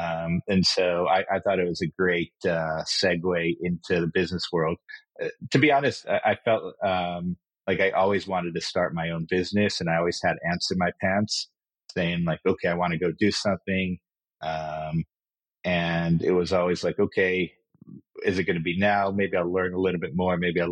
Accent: Kenya; moved away as an adult; now in United States; that to me was normal growing up in Kenya

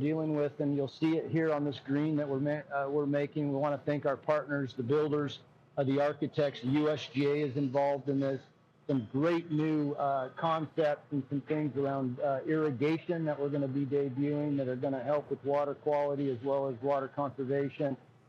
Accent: Arizona, United States; I grew up in Arizona, and it's a hot place.

